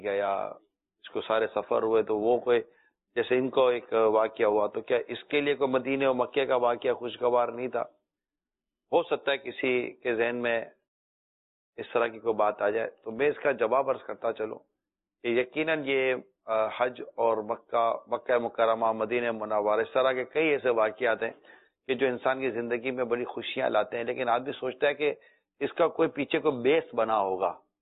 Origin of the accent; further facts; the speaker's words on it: Karachi, Sindh, Pakistan; میری تو بچپن سے ہی ہم خارادر میں پلے بڑھے ہیں, اولڈ سٹی ایریا میں